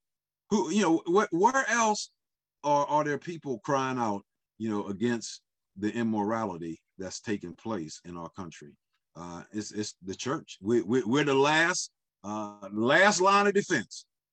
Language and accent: English; United States